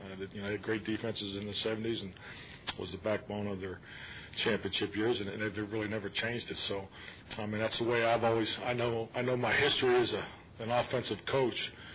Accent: Pennsylvania, United States; So I think it's just part of growing up in Western Pennsylvania.

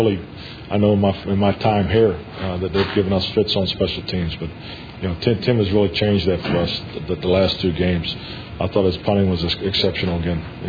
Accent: Pittsburgh, Pennsylvania, United States; I mean, I think Pittsburgh. I'm proud of my hometown. I grew up the right way, so.

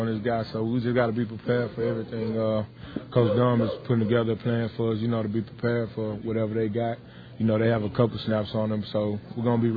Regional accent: Houston, Texas, United States; I'm from Houston, so you know I'm love the heat.

